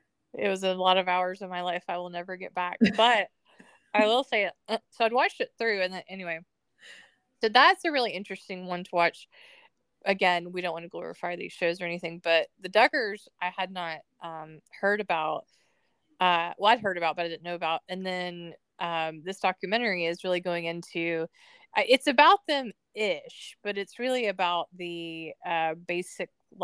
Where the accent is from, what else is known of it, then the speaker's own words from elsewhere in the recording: the South, United States; And I grew up in the South, so it's like, oh, look at you.